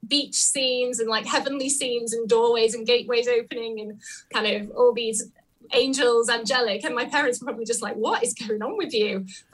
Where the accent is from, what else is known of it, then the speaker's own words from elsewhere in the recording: Wales, United Kingdom; So I am from South Wales in the UK.